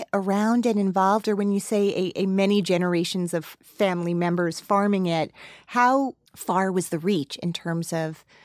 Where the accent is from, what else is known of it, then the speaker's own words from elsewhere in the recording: Teaneck, New Jersey, United States; I moved here from Teaneck, New Jersey, so I had to go over the George Washington Bridge